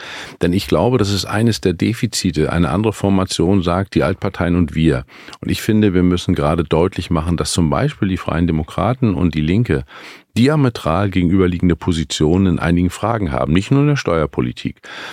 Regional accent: Mecklenburg-Vorpommern, Germany; ich komme ja aus Mecklenburg-Vorpommern.

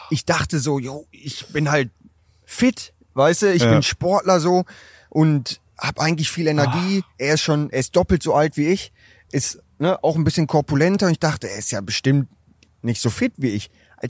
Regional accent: North Rhine-Westphalia, Germany; ich komme aus dem Ruhrpott

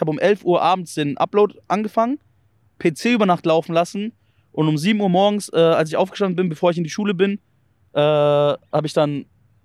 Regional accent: Bavaria, Germany; weil ich habe ja Hochdeutsch geredet. Ich komme ja aus Bayern.

